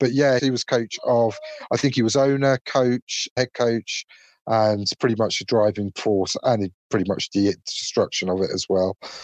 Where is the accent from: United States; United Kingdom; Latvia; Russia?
United Kingdom; Brighton, South East England; Yeah, he coached my hometown team, Brighton Bears.